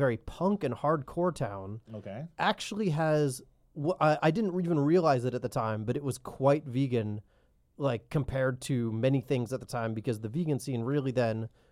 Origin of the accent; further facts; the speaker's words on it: Tampa, Florida, United States; Well, no, I grew up in Tampa, Florida, but Orlando is Orange County, but in Florida.